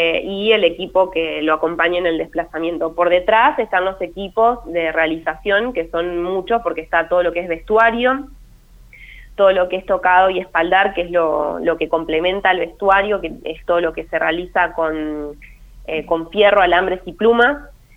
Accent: Gualeguaychú, Entre Ríos, Argentina; a quienes somos de Gualeguaychú, que es una ciudad de 100.000 habitantes y bastante chica

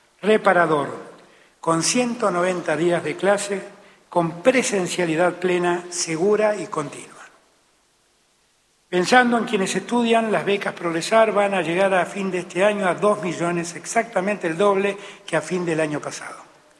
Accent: Argentina; Como argentinos y argentinas, tenemos que estar orgullosos de esta empresa

